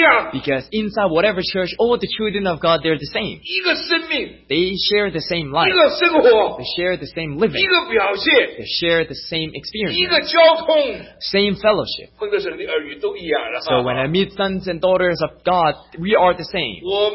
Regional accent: Zhejiang, China; English is a second language; But I don't even know how to speak Shanghainese. But I am originally from Zhejiang.

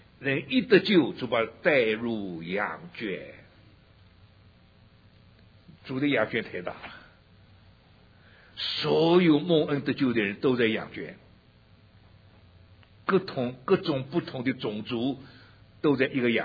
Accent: Shanghai, China; also born or lived in Taiwan; 我的生在上海，长在上海的，离开的太久了，上海话不会讲了。到了台湾，台湾话不会讲，讲个不三不四的国语，国语讲到现在讲的那么烂吧，国语也不标准。

